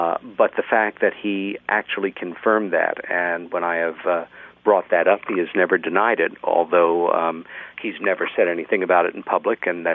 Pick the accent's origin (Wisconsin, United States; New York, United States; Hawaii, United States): New York, United States; And then NY for my home state, .com.